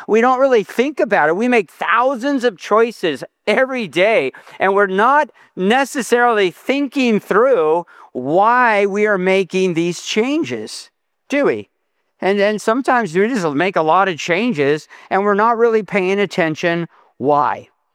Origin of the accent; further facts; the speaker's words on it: Temecula, California, United States; I'm from Temecula, California.